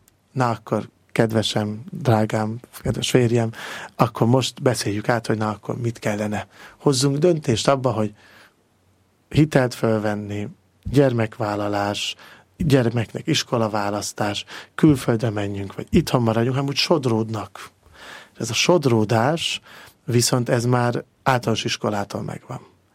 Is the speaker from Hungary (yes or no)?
yes; Máriabesnyő, Pest, Hungary; Mária Besnyői származású vagyok, ez azért sokat elárul abból, hogy milyen az embernek a lelkülete